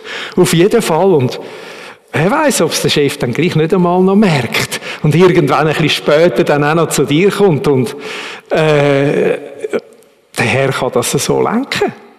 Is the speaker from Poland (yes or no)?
no; Switzerland; Gerade Schweizer in unserem Alter. Es tut mir weh, als Schweizer, oder?